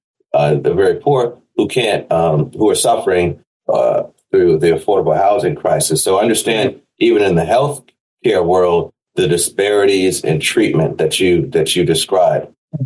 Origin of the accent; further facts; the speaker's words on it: Miami Gardens, Florida, United States; I grew up here in South Florida, in Miami Gardens, as a matter of fact.